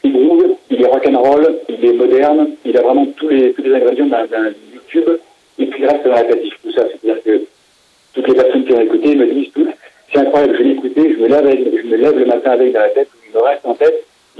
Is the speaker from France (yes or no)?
yes; France; on est français, on l'assume parfaitement